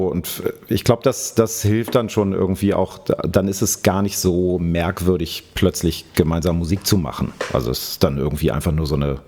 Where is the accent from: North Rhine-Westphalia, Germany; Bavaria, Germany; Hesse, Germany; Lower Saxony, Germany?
Lower Saxony, Germany; Hanover; now in Berlin, Germany; Nee, ich komme aus Hannover ursprünglich.